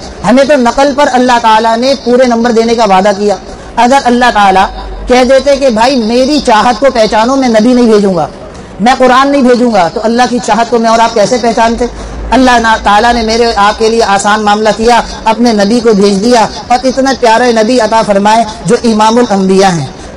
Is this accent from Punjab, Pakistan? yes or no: no; Karachi, Sindh, Pakistan; میں کراچی کا رہنے والا ہوں اس لیے کراچی کی بات کروں گا